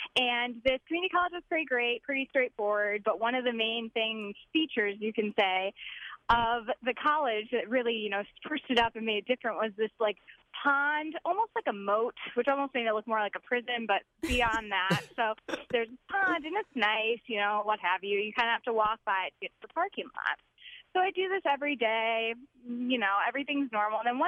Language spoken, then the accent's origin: English; St. Joe, Michigan, United States; now in Chicago, United States; I'm 25, live in Chicago. I've lived here for like 2 years. Up here with my boyfriend. I'm originally from St. Joe, Michigan, so just the other side of the lake.